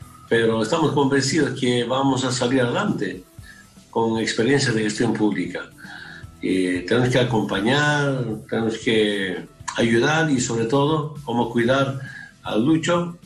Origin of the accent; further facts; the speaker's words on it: Cochabamba, Bolivia; moved away as an adult; volver a Bolivia y volver allá. Y tengo mucho deseo de volver a mi tierra, a la zona donde me enseñaron a luchar, a la zona del trópico de Cochabamba